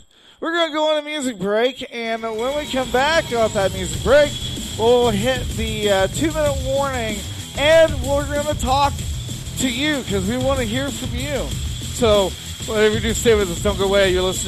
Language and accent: English; Kokomo, Indiana, United States; Kokomo is in a small town in Indiana, my hometown.